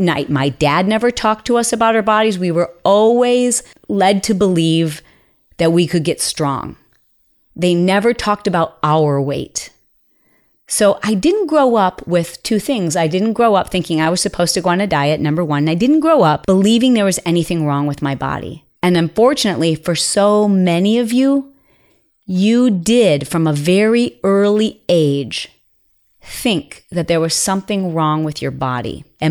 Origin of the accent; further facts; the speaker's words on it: Midwest, United States; we grew up in the Midwest.